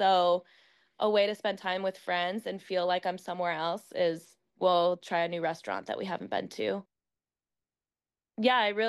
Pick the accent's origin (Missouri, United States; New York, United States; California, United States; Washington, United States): California, United States; Mission Viejo; So I grew up in Mission Viejo